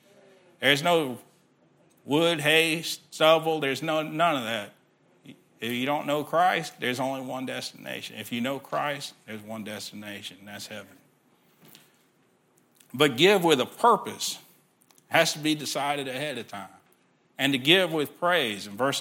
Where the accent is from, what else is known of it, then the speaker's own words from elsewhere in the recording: Texas, United States; I'm from Texas. You know, they're from north of the Mason-Dixon.